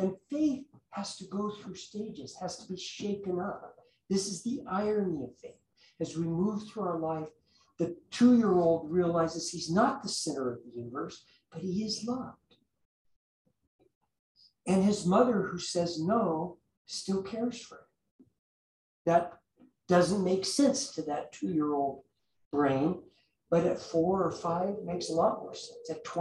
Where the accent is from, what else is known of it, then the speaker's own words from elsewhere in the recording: Wyoming, United States; I saw a bumper sticker once in my home state of Wyoming on a great big pickup truck.